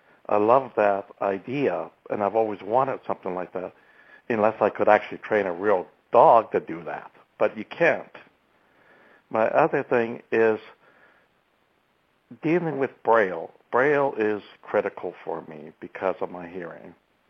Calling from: Edmonton, Alberta, Canada; I'm calling from Edmonton, Alberta.

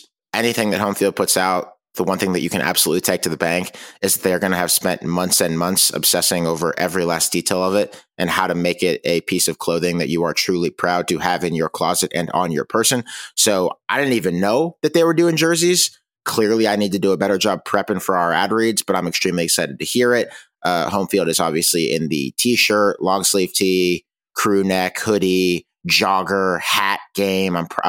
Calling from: Pittsburgh, Pennsylvania, United States; I'm actually recording from Pittsburgh right now, where there was basically no snow this year.

